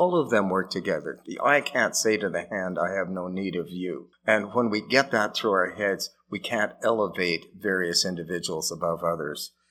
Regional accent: Canada; It's no credit to me that I grew up in Canada instead of Japan or North India or Morocco

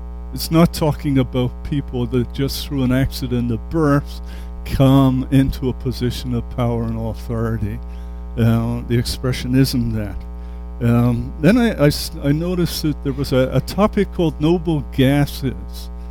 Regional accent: England, United Kingdom

